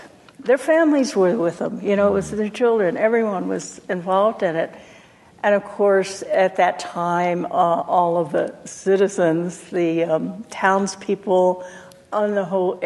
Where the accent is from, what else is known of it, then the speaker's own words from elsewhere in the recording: Oklahoma, United States; I grew up in Oklahoma.